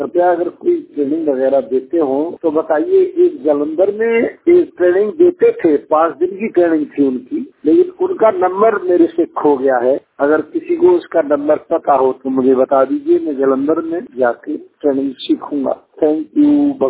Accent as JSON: {"language": "Hindi", "region": "Uttar Pradesh", "country": "India", "said": "Madam. मैं जिला अलीगढ़ का रहने वाला हूँ, ब्लाइंड पर्सन हूँ"}